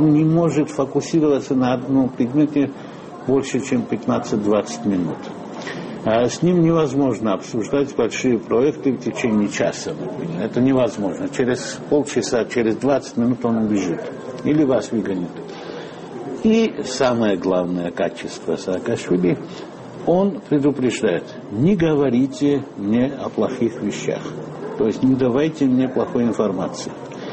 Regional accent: Georgia; Когда мы, грузины, говорим, что нам не нравится Саакашвили

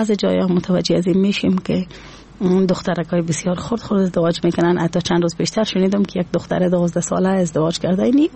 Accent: Afghanistan; میتونم بگویم که از افغانستان هستم و همی که بر تمام مردم افغانستان کار میکنم از افغانستان هستم.

